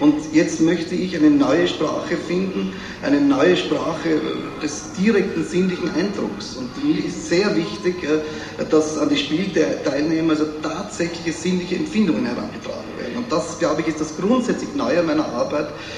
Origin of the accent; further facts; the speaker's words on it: Vienna, Austria; als Wiener würde ich sagen, zu reißerisch eingebracht